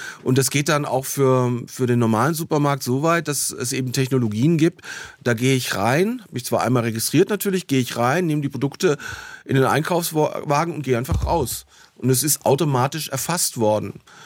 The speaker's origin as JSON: {"language": "German", "town": "Stuttgart", "region": "Baden-Württemberg", "country": "Germany", "tie": "born there", "said": "Ich bin in Stuttgart geboren, man hört es mir nicht mehr an. Ich habe keinen Dialekt mehr, aber bin schon auch sozialisiert."}